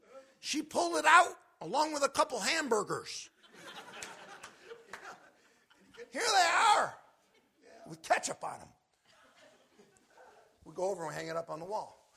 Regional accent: Rochester, New York, United States; I'm from Rochester, New York. I know storms.

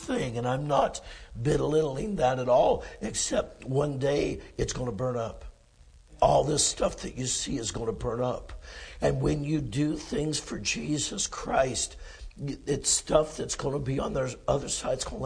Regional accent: California, United States; I mean, back in my hometown in California there, my dad was the principal of the school, and he was there many, many years.

